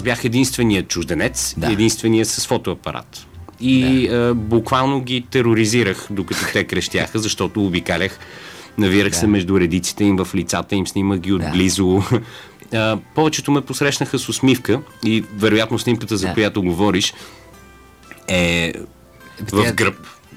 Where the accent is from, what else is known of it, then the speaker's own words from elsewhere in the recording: Sofia, Sofia City, Bulgaria; now in London, United Kingdom; Естествено, роден съм в София, тук съм израсъл, не живея тук от години, но естествено съм свързан с София и България като цяло. Лондон съм избрал за свой дом.